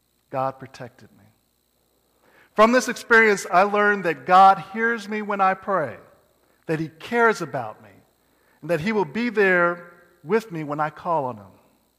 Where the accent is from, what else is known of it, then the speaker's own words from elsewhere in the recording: Indianapolis, Indiana, United States; I grew up in Indianapolis, and at the time, I used to walk to school.